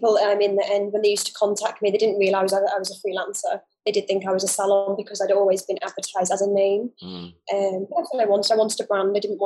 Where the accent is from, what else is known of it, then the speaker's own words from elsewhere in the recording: Dubai, United Arab Emirates; also born or lived in United Kingdom; So I actually grew up in the Middle East. I grew up in Dubai. So I've been here for a long time.